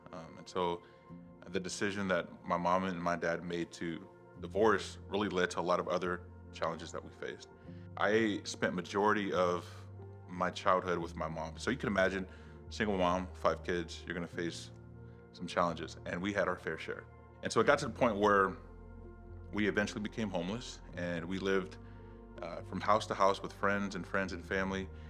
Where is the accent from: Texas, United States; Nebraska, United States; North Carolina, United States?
North Carolina, United States; I grew up in North Carolina. I'm one of five kids